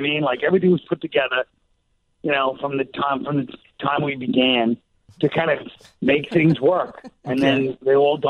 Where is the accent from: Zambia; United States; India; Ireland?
Ireland; Yeah, I really nailed my people finally. I feel like the elusive Irish people have finally been nailed down with my show.